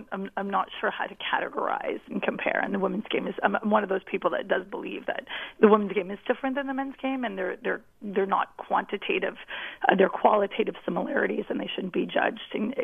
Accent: Canada; as a Canadian, I find it hysterically funny that there's people dressed up as bald eagles

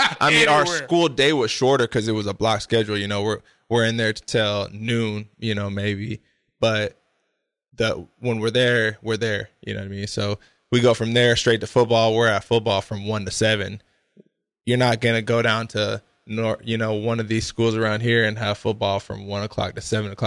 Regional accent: Seattle, Washington, United States; also born or lived in Kirkland / Bellevue / Everett / Mukilteo; I'll tell you, I'm from Seattle originally, so I had just got plucked and put down in there.

